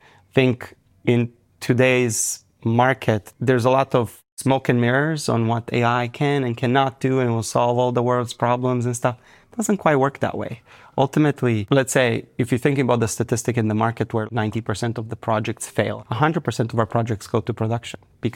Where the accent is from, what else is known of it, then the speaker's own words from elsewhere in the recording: Romania; I was born and raised in Romania, and I've been building technology ever since I was in fifth grade.